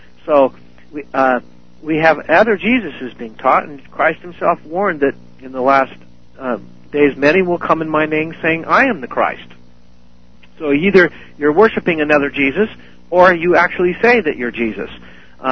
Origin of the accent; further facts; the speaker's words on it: Oregon, United States; I grew up in Oregon. We had a Rajneesh out there who was another false messiah.